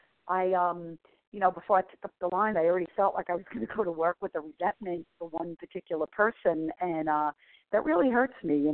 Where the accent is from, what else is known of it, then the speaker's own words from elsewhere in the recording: Massachusetts, United States; from Massachusetts, recovering compulsive overeater.